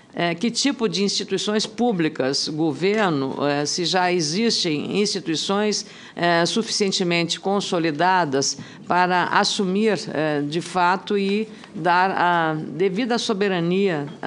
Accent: Rio Grande do Sul, Brazil; como sou do Rio Grande do Sul, senadora do meu estado

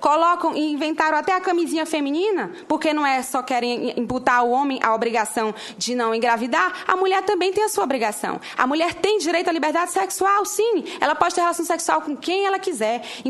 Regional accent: Northeast Region, Brazil; como nordestina, que o Nordeste não quer aborto.

